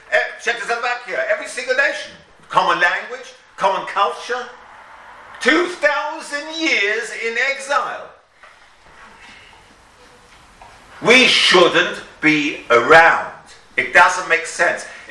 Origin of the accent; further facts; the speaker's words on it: England, United Kingdom; I'm an Englishman. I live in England, and I speak English, and I love beer.